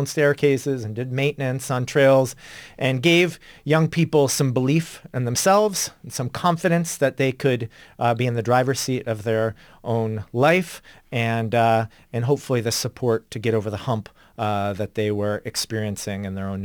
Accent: Erie, Pennsylvania, United States; also born or lived in Boston; now in Buffalo, United States; So I grew up in Erie, Pennsylvania, and I, at the time, was living in Boston, Massachusetts, and looking to be closer to home for a whole bunch of personal reasons

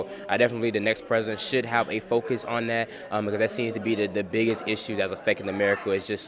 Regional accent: Pensacola, Florida, United States; I am a senior studying communications with a minor in psychology. I am from Pensacola, Florida

